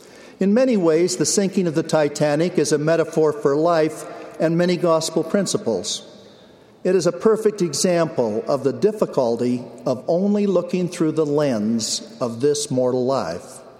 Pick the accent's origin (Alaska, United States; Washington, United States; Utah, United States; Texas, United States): Utah, United States; Logan; born there; He was my stake president when I was born in Logan, Utah.